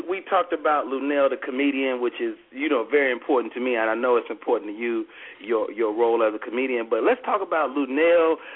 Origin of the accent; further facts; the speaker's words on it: Chicago, Illinois, United States; also born or lived in Oakland; I'm from Chicago, but I grew up on stage in Oakland.